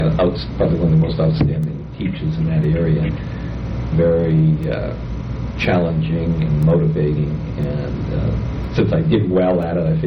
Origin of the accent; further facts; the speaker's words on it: Lowell, Massachusetts, United States; And so I grew up in Lowell, which is north of Boston, and went through grammar school and then through high school there in Lowell.